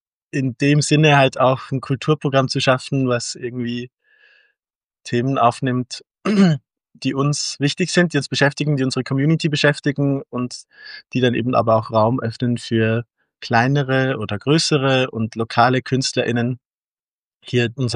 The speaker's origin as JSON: {"language": "German", "region": "Zurich", "country": "Switzerland", "tie": "born or raised there", "said": "Ja, also ich kann auch Schweizerdeutsch. Ich bin in Zürich miteinander. Ich bin in Zürich aufgewachsen. Genau, lebe schon lange hier, zwischendurch auch mal woanders, aber genau, also ich bin sozusagen der Zürcher Anker im Team."}